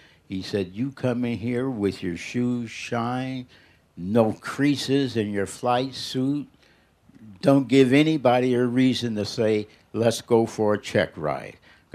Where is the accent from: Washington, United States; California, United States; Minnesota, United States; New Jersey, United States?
Minnesota, United States; Minneapolis; Yeah, I'm from Minneapolis, whatnot.